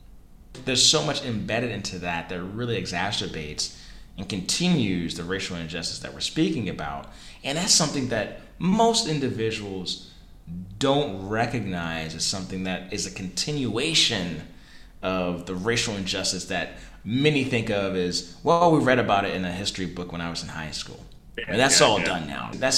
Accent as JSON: {"language": "English", "town": "Baltimore", "region": "Maryland", "country": "United States", "tie": "born or raised there", "said": "being back in my hometown of Baltimore. Baltimore being a city that is about 64% African American."}